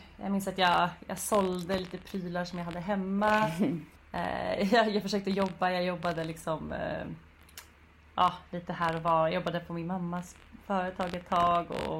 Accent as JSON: {"language": "Swedish", "town": "Stockholm", "region": "Stockholm County", "country": "Sweden", "tie": "born or raised there", "also_born_or_lived": "Uppsala", "said": "Så jag är född i Uppsala men vuxit upp sen jag var 9 i Stockholm."}